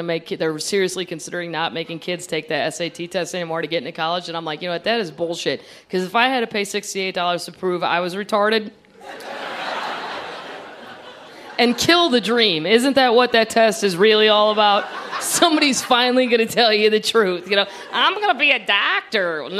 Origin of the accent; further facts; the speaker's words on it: Midwest, United States; I'm like, because I'm from the Midwest. We did not get the memo that the Mexicans were a-coming. We had no idea.